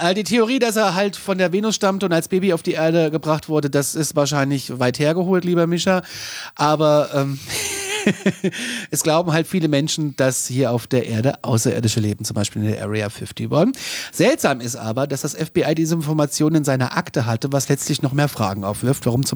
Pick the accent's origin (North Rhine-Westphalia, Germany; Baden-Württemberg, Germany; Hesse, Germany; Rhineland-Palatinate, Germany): Hesse, Germany; Kassel; Ich bin aus Kassel.